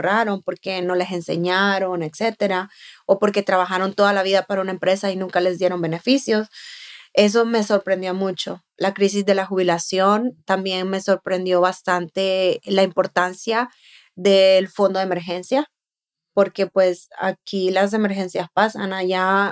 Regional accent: Honduras; moved away; cuando yo vengo de Honduras, abro mi primer cuenta de banco

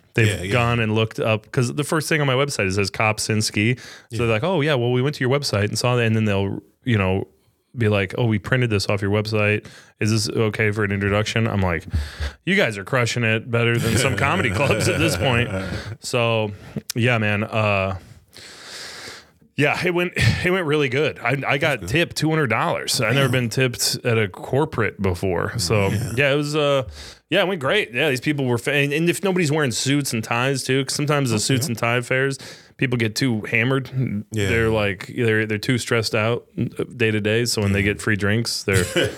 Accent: Spokane, Washington, United States; dude, don't say I'm from Spokane.

